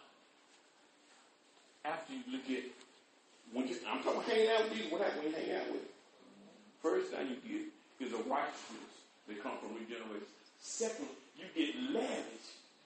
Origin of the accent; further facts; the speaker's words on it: Texas, United States; born there; When I was born in Parkland Hospital. On my birth certificate, it said Parkland Hospital in the color.